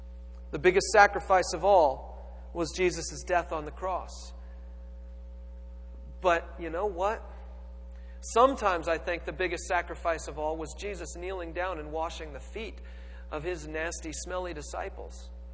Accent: California, United States; Now, I'm from California. That's a sacrifice, my friends.

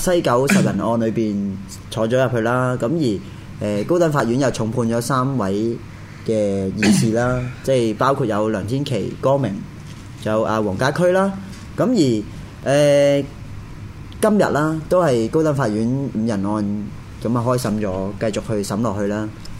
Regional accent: Hong Kong; 咁其實呢啲就係我哋香港人係開始受唔住啦

